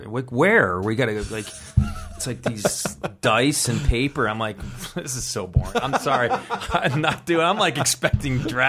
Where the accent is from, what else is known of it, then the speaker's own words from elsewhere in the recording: Buffalo, New York, United States; I mean, I grew up in Buffalo, New York. So I saw a lot of those stores.